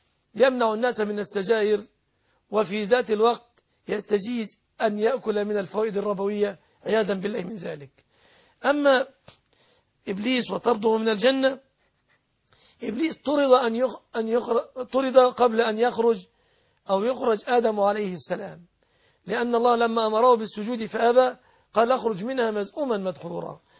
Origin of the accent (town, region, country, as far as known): Egypt